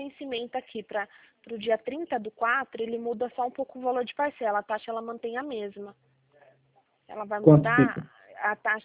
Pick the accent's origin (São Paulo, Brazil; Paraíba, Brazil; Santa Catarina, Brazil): São Paulo, Brazil; Itatiba; eu sou aqui de Itatiba.